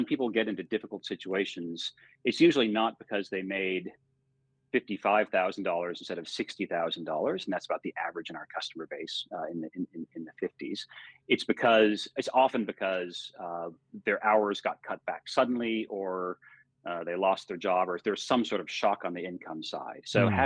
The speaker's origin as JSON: {"language": "English", "country": "United States", "also_born_or_lived": "Sydney, Australia", "said": "so I'm American originally. My accent might have given me away there."}